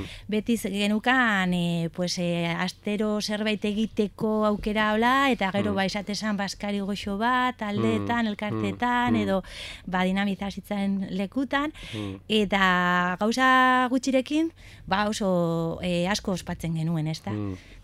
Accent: Basque Country, Spain; Ni berez Gipuzkoarra naiz

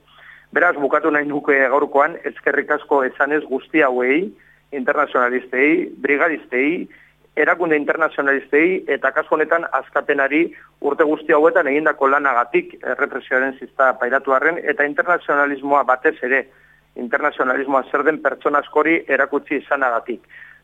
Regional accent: Basque Country, Spain; Euskal Herritik gatoz 3 milioi biztanle dituen herri batetik, Estatu Espainiar eta Frantsesen artean kokatuta dagoena

